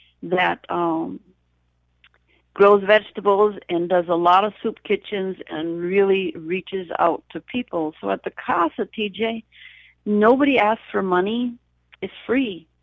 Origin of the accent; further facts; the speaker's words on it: Escanaba, Michigan, United States; now in Houston, United States; I'm looking to relocate out of Houston and trying to figure out where I can get closer to nature, because I grew up in Escanaba